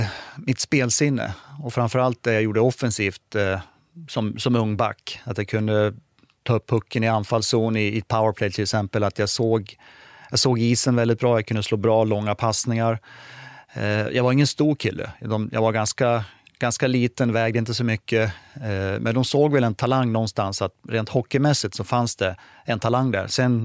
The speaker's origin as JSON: {"language": "Swedish", "region": "Dalarna County", "country": "Sweden", "said": "i och med att jag kommer från Dalarna så låg ju Leksand nära till hands."}